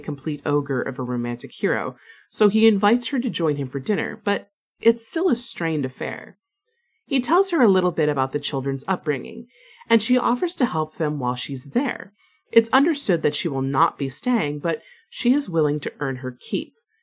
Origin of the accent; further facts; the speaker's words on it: United States; here they are called biscuits, but I am an American, so I'm calling them cookies